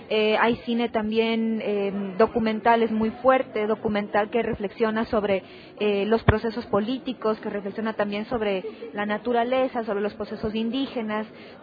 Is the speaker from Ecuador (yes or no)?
yes; Ecuador; es muy importante también para nosotros como ecuatorianos.